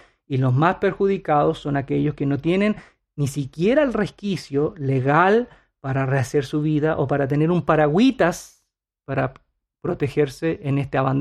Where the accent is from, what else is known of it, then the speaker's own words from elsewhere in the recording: Puerto Rico; Si hay un momento donde no te debes soltar, estoy hablando como puertorriqueño.